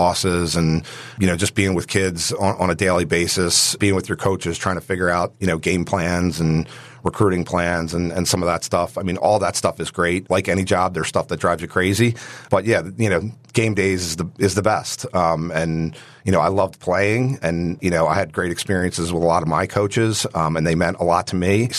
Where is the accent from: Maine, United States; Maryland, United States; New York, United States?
Maryland, United States; Baltimore; Well, I grew up in Baltimore, and obviously lacrosse is a pretty big deal down there.